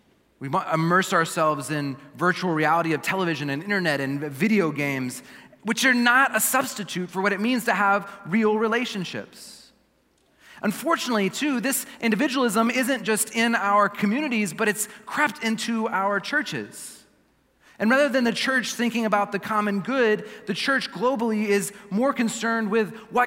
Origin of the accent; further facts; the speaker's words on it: Texas, United States; like when I first was growing up in Texas and I learned how to two-step, because you learn how to two-step in Texas, that's what you do.